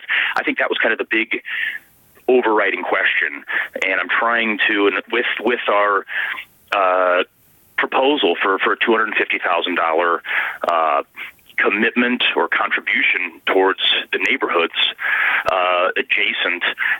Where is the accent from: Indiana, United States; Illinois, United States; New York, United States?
Indiana, United States; Lafayette; Yeah, I was born and raised in Lafayette, and myself and 12 members of my family, we all graduated from Purdue University.